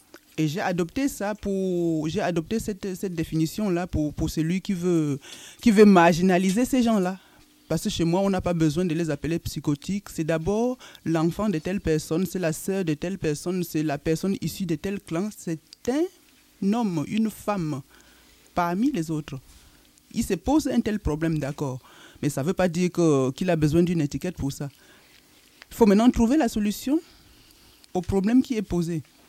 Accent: West, Cameroon; ce qui se passe dans la région Bamileke au Cameroun, c'est-à-dire ma région d'origine.

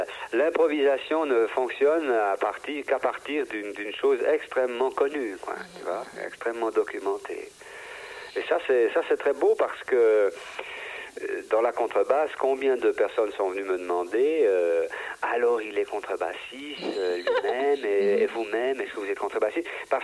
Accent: Switzerland; C'est gens qu'on ne voit pas tellement chez nous en Suisse

